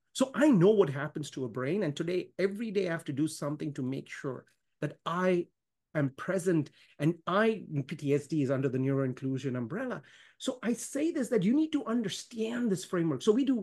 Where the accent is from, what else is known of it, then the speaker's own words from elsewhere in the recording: India; born there; moved away; I was born in India, moved to the country.